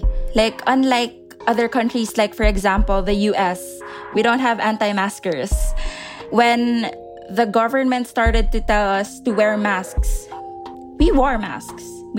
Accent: Manila, Metro Manila, Philippines; I'm from Manila, Philippines.

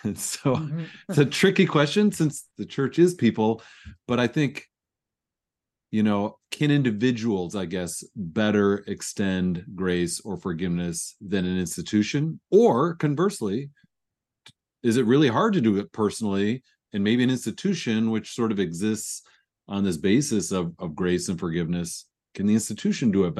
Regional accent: United States; even though I'm not Irish, sure. But in the States, we're all Irish on St. Patrick's Day.

